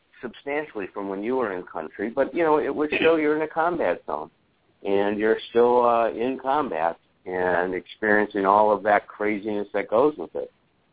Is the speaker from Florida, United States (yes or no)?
no; Chicago, Illinois, United States; I grew up in Chicago. We'd go to the museums, the Lincoln Park Zoo, Foster Avenue Beach.